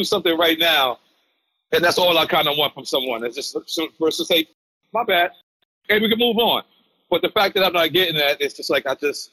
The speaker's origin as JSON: {"language": "English", "town": "Queens", "region": "New York", "country": "United States", "said": "No, I'm from Queens. Jackson Heights."}